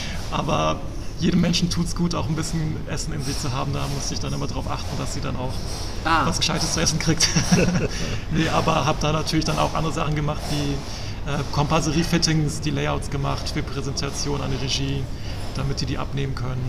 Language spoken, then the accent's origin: German; South Africa; now in Germany; was mir sehr gefällt, denn ich bin aus Südafrika, das heißt, ich arbeite sehr gern international und auf Englisch oder auch auf Französisch und sonst wie.